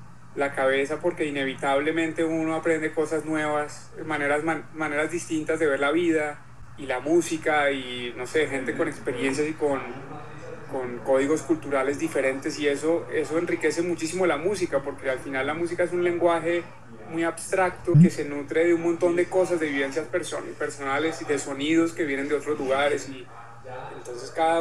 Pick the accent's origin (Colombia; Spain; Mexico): Colombia; moved away; yo me fui de Colombia en el 99, o sea, yo estuve muchos, muchos años por fuera, pero a partir del 2010 comencé a venir y a pasar temporadas acá.